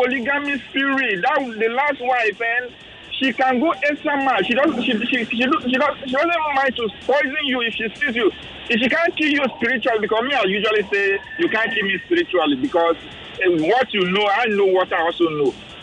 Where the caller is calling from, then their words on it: Abuja, Federal Capital Territory, Nigeria; I'm calling you from Abuja.